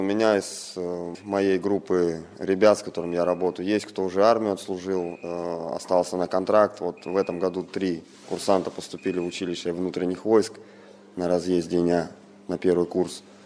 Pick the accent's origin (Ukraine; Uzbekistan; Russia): Russia; Novosibirsk, Novosibirsk Oblast; Да, я новосибирский, коренной, родился здесь, учился. Ну, вот, продолжаю работать в своем родном городе.